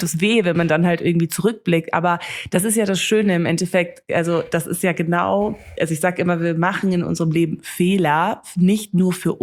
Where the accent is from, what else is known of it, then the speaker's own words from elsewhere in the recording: Namibia; first language German/English; German is a second language; ich komme natürlich aus Namibia, also ich bin jetzt Deutsch, ist jetzt natürlich ist nicht so wirklich meine erste Sprache, ist gemeinsam mit Englisch, also ich bin wirklich zweisprachig komplett.